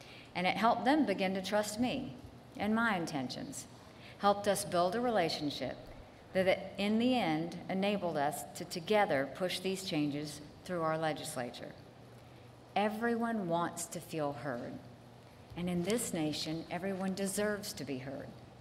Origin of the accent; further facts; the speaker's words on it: Bamberg, South Carolina, United States; when I went back to my hometown of rural Bamberg to give an anti-bullying speech